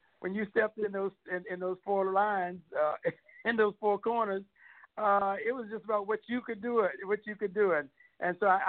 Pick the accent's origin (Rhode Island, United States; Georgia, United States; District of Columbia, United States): District of Columbia, United States; Washington; because I'm from Washington D.C. and I'm real proud of the city here and the things that they built.